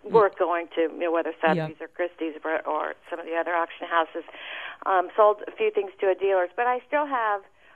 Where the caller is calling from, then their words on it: New York, United States; I'm calling from the East End of Long Island.